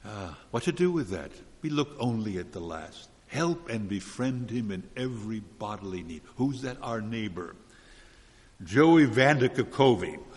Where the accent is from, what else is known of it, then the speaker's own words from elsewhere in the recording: New York City, New York, United States; You may not know, but I come from New York City, which is indeed very heavily Jewish.